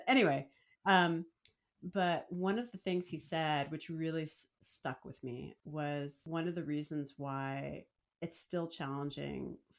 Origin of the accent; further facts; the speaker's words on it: New Jersey, United States; I'm from New Jersey, whatever the gods of New Jersey are.